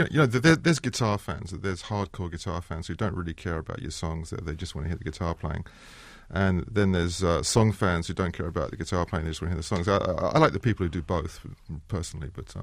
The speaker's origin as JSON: {"language": "English", "region": "London", "country": "United Kingdom", "tie": "born or raised there", "said": "I grew up mostly in London."}